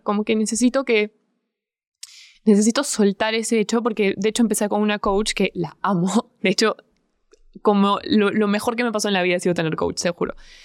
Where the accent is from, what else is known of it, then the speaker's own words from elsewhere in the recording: Arequipa, Peru; fui a Arequipa, porque soy de Arequipa, para los que no saben